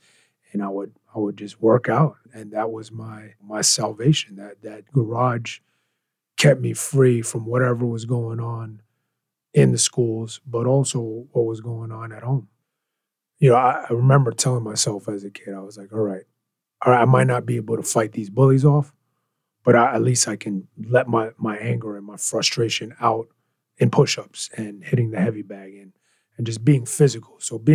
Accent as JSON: {"language": "English", "town": "Queens", "region": "New York", "country": "United States", "tie": "born or raised there", "said": "So I was originally from Elmhurst, New York, Elmhurst, Queens. I grew up there till about 8 years old. And then my parents were immigrants from the Philippines. My mom found a place in Queens Village or Jamaica, New York"}